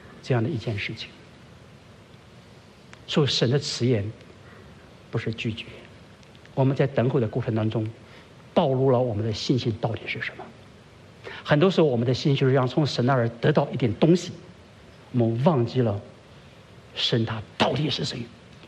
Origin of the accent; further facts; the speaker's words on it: China; 我们中国人讲血尽人亡，对吗？